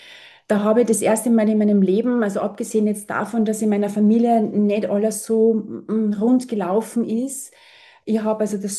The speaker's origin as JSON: {"language": "German", "region": "Vienna", "country": "Austria", "tie": "born or raised there", "said": "Ich bin in Wien geboren."}